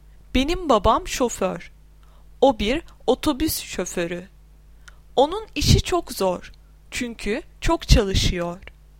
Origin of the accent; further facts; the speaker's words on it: Ankara, Turkey; born there; now in Istanbul, Turkey; Ben Ankara'da doğdum ama İstanbul'da yaşıyorum. İstanbul çok güzel bir yer. Benim ailem de İstanbul'da yaşıyor. Ben ailemle birlikte İstanbul'da yaşıyorum.